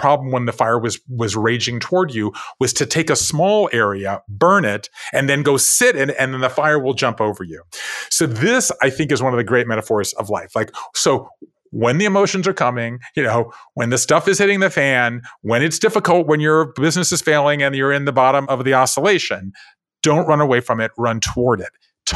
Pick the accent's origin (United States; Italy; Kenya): United States; American South; I grew up in the American South, so right, so we have hurricanes. We don't have wildfires like you guys have on the West Coast